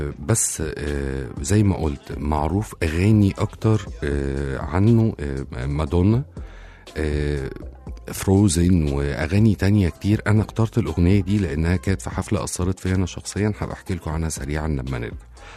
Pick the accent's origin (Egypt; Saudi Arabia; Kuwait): Egypt; وكنا إحنا كمصريين